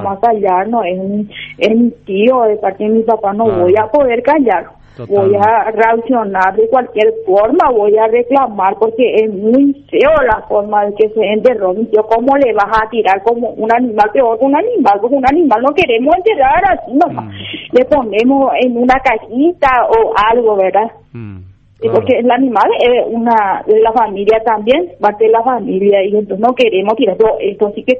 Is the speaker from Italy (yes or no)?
no; Puerto Casado, Alto Paraguay, Paraguay; moved away; Yo salí de Puerto Casado porque no había ni trabajo. Ellos cuando no había ni trabajo, tuve que dejar mi pueblo para poder venir hacia acá para una vida mejor.